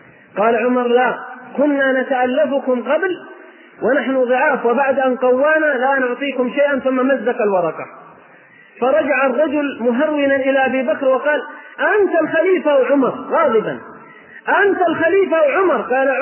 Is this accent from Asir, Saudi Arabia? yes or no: yes; Abha, Asir, Saudi Arabia; فنحن أبناء الجنوب في أبها وما جاور أبها